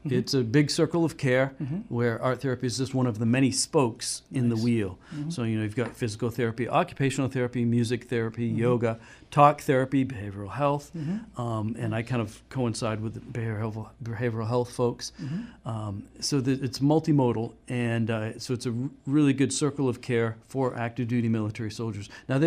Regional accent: Maine, United States; I'm originally from Maine and did not graduate with a degree in art.

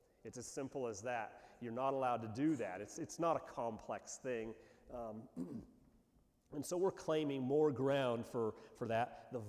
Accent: United States; And I do so as an American, a proud American, but also as a person.

